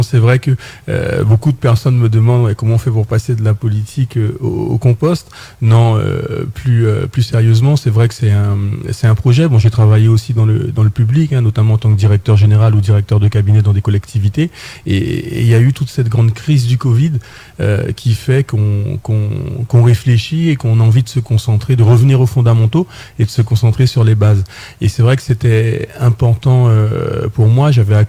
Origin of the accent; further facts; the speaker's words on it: French Guiana, France; parce que je venais de Guyane